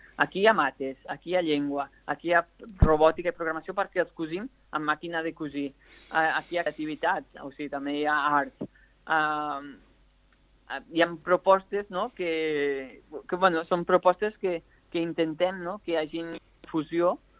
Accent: Vimbodí, Catalonia, Spain; jo soc de Vimbodí, de poble, i allà sempre estàvem barrejats.

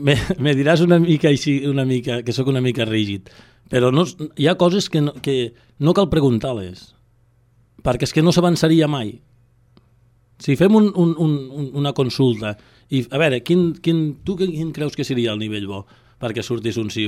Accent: Catalonia, Spain; repartim en 7, que som els catalans

